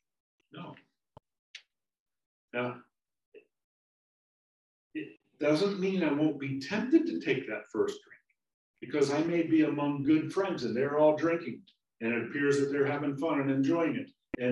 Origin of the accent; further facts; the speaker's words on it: Florida, United States; also born or lived in Oregon; I grew up in South Florida, and I believe that the ocean was to the east. Okay, because it was. Then I moved to Oregon, and the ocean was to the west.